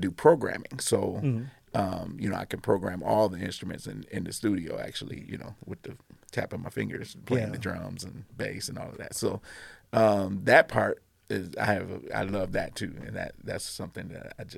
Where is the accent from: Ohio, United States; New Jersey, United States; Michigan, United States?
Ohio, United States; Toledo; Born and raised in Toledo.